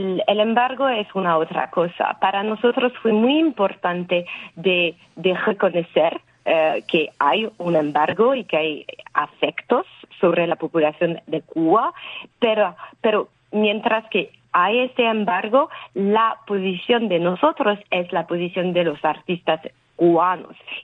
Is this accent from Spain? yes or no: no; France; accent: French; Spanish is a second language